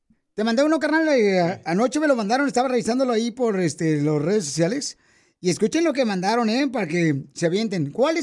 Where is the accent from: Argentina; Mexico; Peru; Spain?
Mexico; Guadalajara, Jalisco; now in Utah, United States; Porque acá venimos de Guadalajara, a Utah, Estados Unidos, a triunfar.